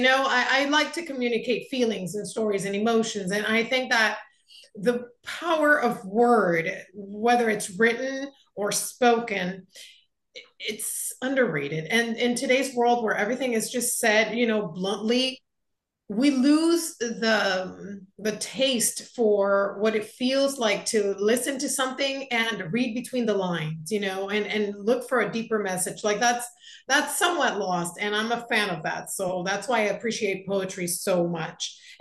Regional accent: Florida, United States; I grew up here in Florida, South Florida. I have 2 kids, married. I love Miami, though it gets annoying.

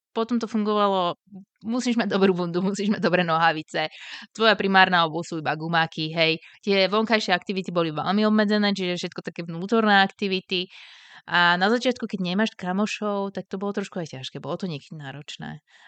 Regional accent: Bratislava, Bratislava Region, Slovakia; moved away as an adult; now in Bergen, Norway; Nebolo to rozhodnutie ísť do Norska, chceli sme odísť zo Slovenska, skúsiť niečo iné. Keď sme mali 27 rokov

